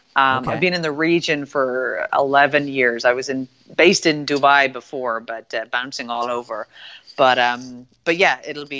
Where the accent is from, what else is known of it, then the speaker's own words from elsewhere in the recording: Northern Ireland, United Kingdom; I was fortunate enough to grow up in a house where I grew up in Northern Ireland